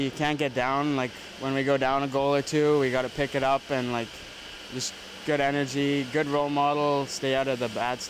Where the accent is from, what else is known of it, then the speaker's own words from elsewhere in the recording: Hazelton, British Columbia, Canada; I'm from Hazleton, playing for Smithers.